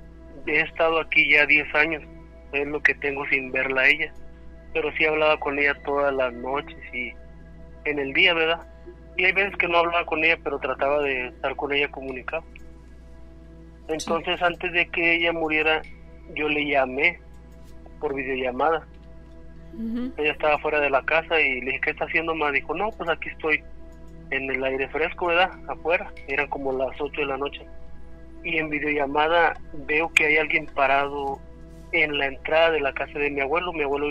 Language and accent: Spanish; Matamoros, Tamaulipas, Mexico; Y soy de ahí, de Matamoros, de Tamaulipas, soy yo.